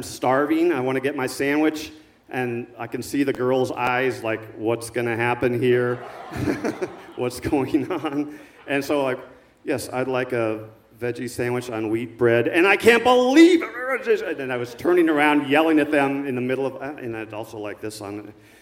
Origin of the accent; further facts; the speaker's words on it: Fort Wayne, Indiana, United States; hey, I'm from Indiana, too. I'm from Fort Wayne.